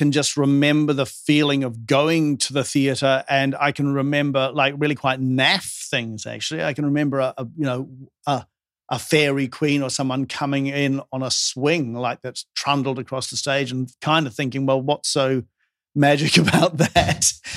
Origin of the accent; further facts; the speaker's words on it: New Zealand; My mother and father, I grew up in New Zealand, and my mum and dad were English, and they were very Renaissance in their beliefs.